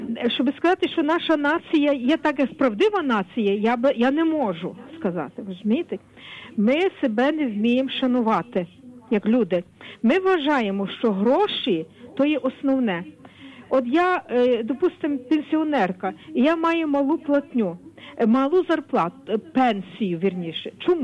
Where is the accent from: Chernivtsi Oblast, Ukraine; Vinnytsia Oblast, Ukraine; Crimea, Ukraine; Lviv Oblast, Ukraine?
Lviv Oblast, Ukraine; Lviv; Я з Львова